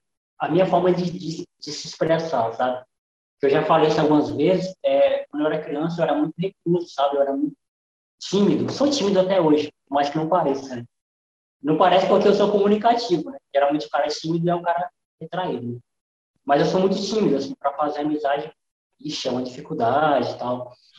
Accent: Acre, Brazil; eu tenho muito orgulho na minha terra, do Acre, da minha cidade. E eu sempre falo isso, né? Eu sou um podcast acreano, porque eu levanto o pessoal daqui, eu levanto a galera daqui.

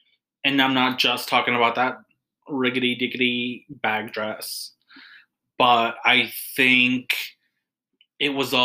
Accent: New York City, New York, United States; I'm from New York City. I was raised in New York City, so I feel very comfortable with Candy's personality.

